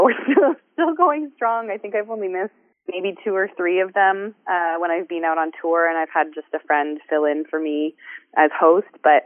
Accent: Waterdown, Ontario, Canada; Yeah, so I run an open mic in my hometown, Waterdown, Ontario, twice a month.

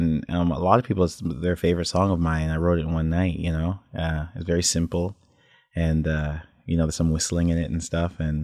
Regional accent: Toronto, Ontario, Canada; born there; No, so I was born in Toronto.

